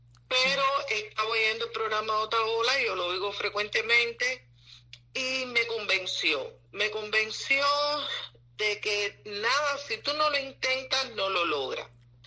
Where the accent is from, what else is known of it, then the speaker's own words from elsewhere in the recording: Havana, Cuba; moved away as an adult; now in United States; Yo soy de La Habana.